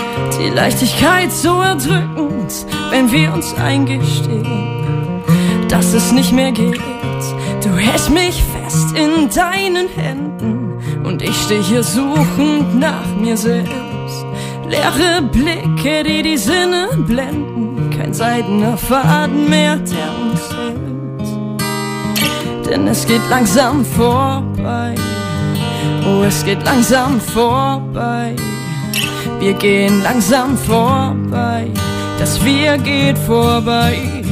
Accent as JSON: {"language": "German", "region": "Baden-Württemberg", "country": "Germany", "said": "Ja, also wir kommen relativ verteilt aus dem Süden, ja. Aber... schon Richtung Stuttgart"}